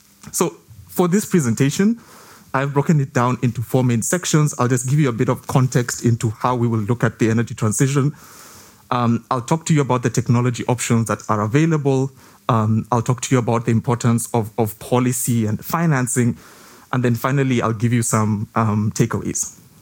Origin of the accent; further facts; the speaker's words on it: Kenya; a nationwide blackout in my home country, Kenya.